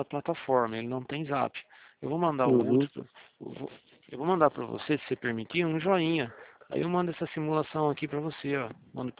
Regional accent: Araras, São Paulo, Brazil; a gente é daqui de Araras também

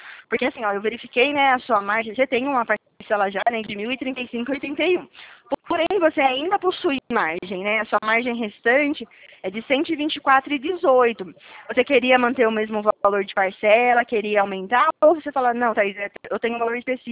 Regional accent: Araras, São Paulo, Brazil; eu sou daqui de Araras, do ladinho.

